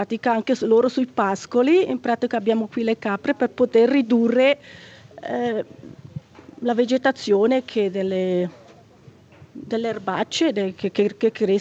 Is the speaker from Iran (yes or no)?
no; Gudo, Ticino, Switzerland; io sono nata e cresciuta a Gudo